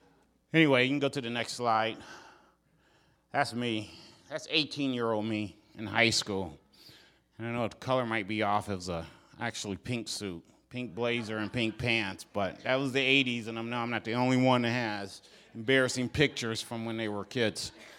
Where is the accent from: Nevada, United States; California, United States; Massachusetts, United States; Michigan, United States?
Michigan, United States; Kalamazoo; I grew up in Southwest Michigan, Kalamazoo, Michigan. Grew up in a Southern Baptist church, a large church